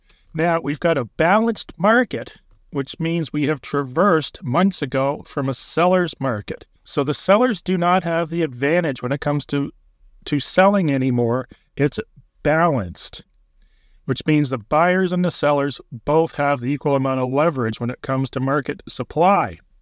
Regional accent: Ontario, Canada; if you compare it to my hometown in Ontario.

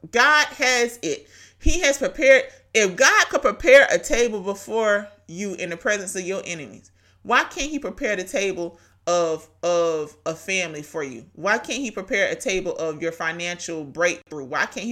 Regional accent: Brunswick, Georgia, United States; Thank you for my hometown, Brunswick, Georgia, tuning in.

